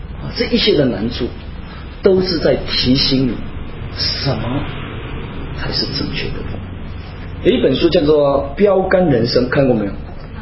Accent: China; 我们中国人有一个特点，非常好斗，跑到哪里都斗。

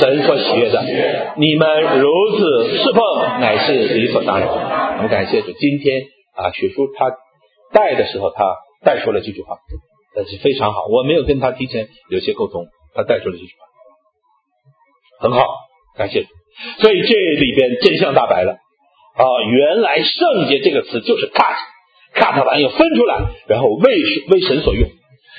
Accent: Northeast China, China; 就是我们东北人北方人啥，我们掏心窝子跟你说话

